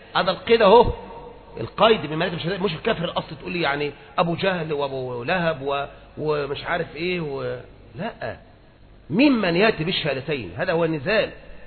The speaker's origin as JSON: {"language": "Arabic", "country": "Egypt", "said": "طب ما احنا عندنا في مصر كده"}